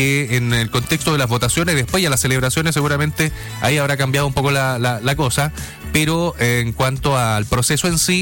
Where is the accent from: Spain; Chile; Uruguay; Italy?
Chile; El proceso en sí tiene que ponernos orgullosos como chilenos.